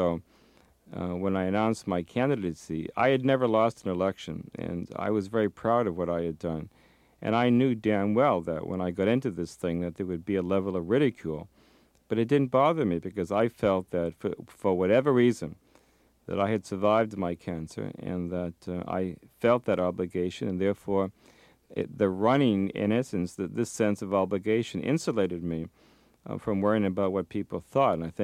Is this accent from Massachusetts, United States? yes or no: yes; Massachusetts, United States; It was Greek. I was from Massachusetts.